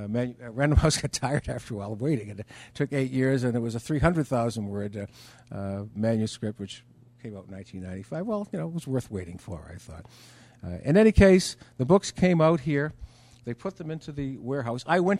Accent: Massachusetts, United States; I'm a writer from Massachusetts. I'm here to write about book collectors.

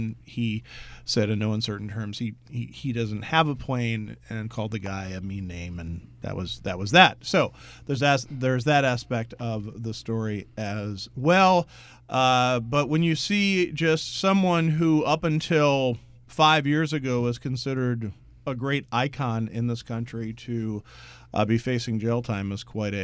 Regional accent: Norristown, Pennsylvania, United States; in my hometown of Norristown, Pennsylvania, in Montgomery County, right outside of Philadelphia, 13 miles outside of Philadelphia.

